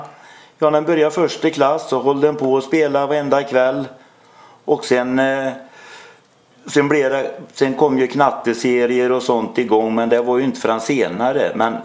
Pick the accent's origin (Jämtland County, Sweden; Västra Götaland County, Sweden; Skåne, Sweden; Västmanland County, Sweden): Västra Götaland County, Sweden; Lidköping; Ja, jag föddes 1948 i Lidköping.